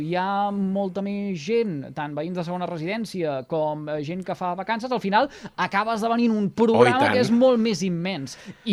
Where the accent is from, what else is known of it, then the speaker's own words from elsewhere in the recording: Salomó, Catalonia, Spain; passa al meu poble, Salamó